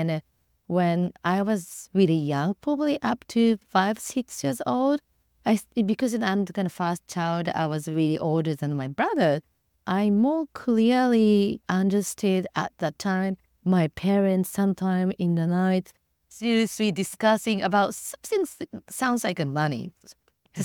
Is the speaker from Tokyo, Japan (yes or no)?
yes; Tokyo, Japan; English is a second language; I was born in Tokyo and I pretty much grew up in Japan, Tokyo itself. I was born as a first child and my father actually, he came from the countryside in the northeast of Japan, which is Yamagata prefectures.